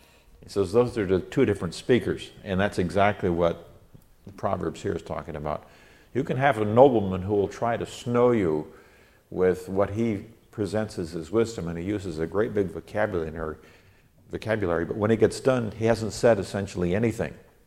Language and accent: English; Nigeria; When I grew up in Nigeria, West Africa, which is a third world country, we saw this over and over and over again.